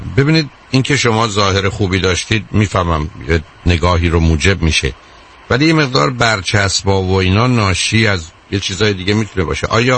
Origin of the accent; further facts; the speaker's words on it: Iran; moved away; من الان 37 سال از ایران بیرون آمدم،